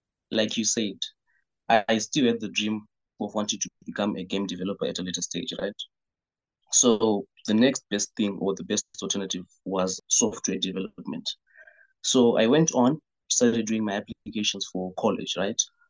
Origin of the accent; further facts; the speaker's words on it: Harare, Zimbabwe; I've always been a tech enthusiast ever since I was a kid, growing up in Hatfield, Harare, right?